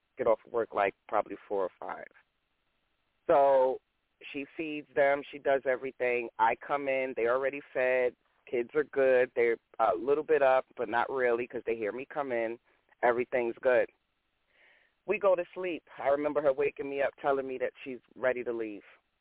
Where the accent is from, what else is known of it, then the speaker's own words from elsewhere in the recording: New York, United States; moved away as an adult; now in Roanoke, United States; I'm originally from New York. I moved to Virginia probably between 2003-2005